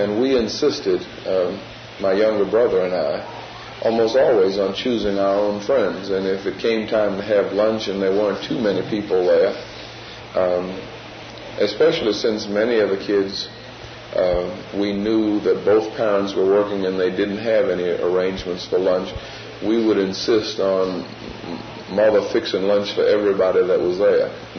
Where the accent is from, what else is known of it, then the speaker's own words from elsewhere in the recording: New Orleans, Louisiana, United States; I grew up in New Orleans, and well, my father was a dentist. But we lived in a neighborhood where there were very few Negro families.